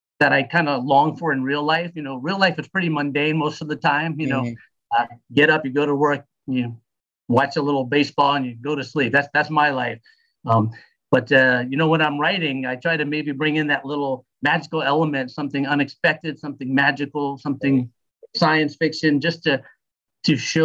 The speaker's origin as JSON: {"language": "English", "region": "Florida", "country": "United States", "tie": "born or raised there", "also_born_or_lived": "New Jersey", "said": "I was born in New Jersey, but I'm 55 and I've been in Florida for like 53 years."}